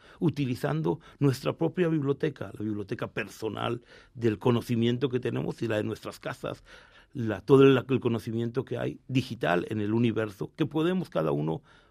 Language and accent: Spanish; Mexico; born or raised there; also born or lived in Argentina